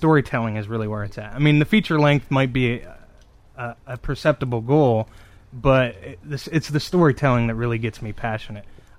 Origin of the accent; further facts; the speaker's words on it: Pennsylvania, United States; I'm from Center County, Pennsylvania.